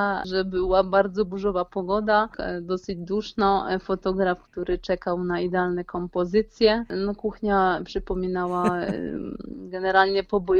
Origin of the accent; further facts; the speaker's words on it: Goczałkowice-Zdrój, Silesian Voivodeship, Poland; jako jedyna z rodziny urodziłam się na Śląsku. No przepraszam, jeszcze tata, ale rodzina pochodzi z Krakowa. Rodzice przyjechali do Goczałkowic na rok i tak już zostali od 81 roku. Więc trochę tutaj wrosłam